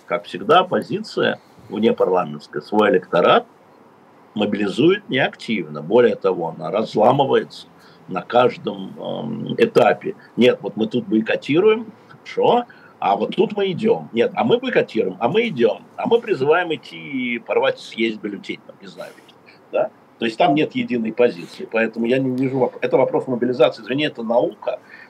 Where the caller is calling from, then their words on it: Moscow, Russia; Я говорю из Москвы.